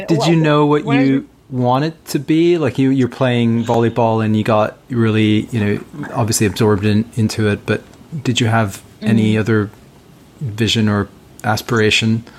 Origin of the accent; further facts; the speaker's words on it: Canada; now in London, United Kingdom; I'm based in London and I grew up in Canada.